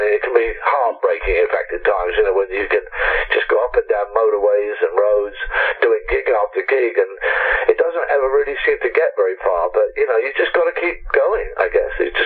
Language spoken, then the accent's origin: English; South West England, United Kingdom; born there; I was born in Somerset in the UK